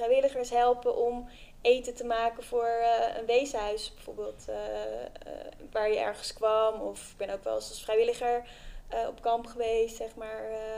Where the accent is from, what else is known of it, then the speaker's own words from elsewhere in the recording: Amersfoort, Utrecht, Netherlands; also born or lived in Amsterdam; Ik ben geboren in Amsterdam, maar ik ben opgegroeid in Amersfoort.